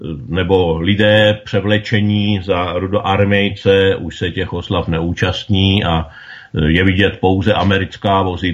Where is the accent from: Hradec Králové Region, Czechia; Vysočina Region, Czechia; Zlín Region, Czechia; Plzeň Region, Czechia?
Hradec Králové Region, Czechia; Hořice; nicméně já jsem z Hořic